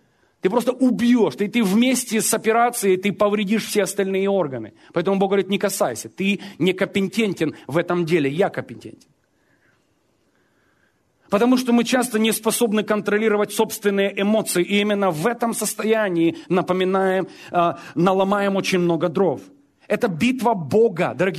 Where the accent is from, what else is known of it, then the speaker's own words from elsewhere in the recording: Ukraine; Я вырос на Украине, родился, вырос. Я знаю, что такое поля.